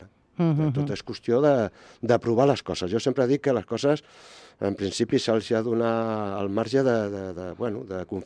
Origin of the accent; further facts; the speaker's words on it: Roda, Catalonia, Spain; I pels que no vivim allà baix al Roc i som de Roda